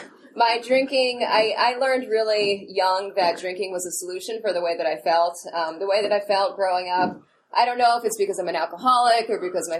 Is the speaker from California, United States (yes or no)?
no; New York, United States; let's see, I am from New York. My family is crazy, and I love them